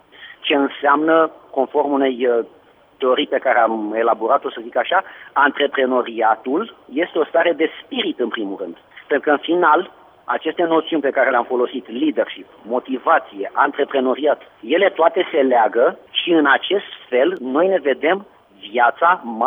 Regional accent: Craiova, Dolj, Romania; sunt din Craiova

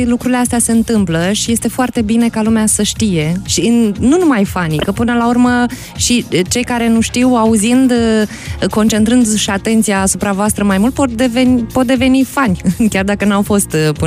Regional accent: Piatra Neamț, Neamț County, Romania; orașul e mic, e orașul meu. Eu sunt din Piatra Neamț, un oraș super frumos.

